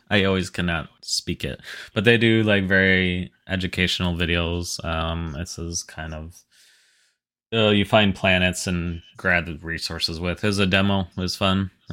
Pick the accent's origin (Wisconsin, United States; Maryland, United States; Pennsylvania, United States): Wisconsin, United States; I'm from Wisconsin. But this is probably the closest it's in Missouri.